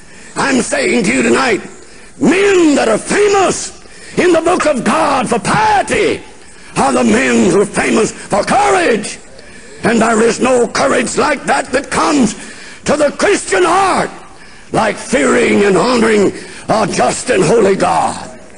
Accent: the South, United States; But I was raised in the South, my brother and I, on a farm.

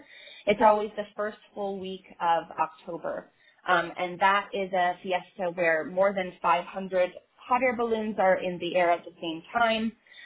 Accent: Los Alamos, New Mexico, United States; now in Albuquerque, United States; So I've lived in Albuquerque for about 8 years now. I'm originally from Los Alamos, New Mexico, which is a community.

